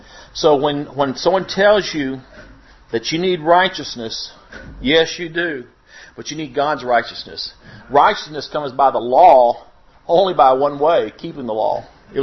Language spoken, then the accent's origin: English; San Marcos, Texas, United States; I'm from San Marcos, Texas, soon to be Fort Worth, Arlington, Dallas, Texas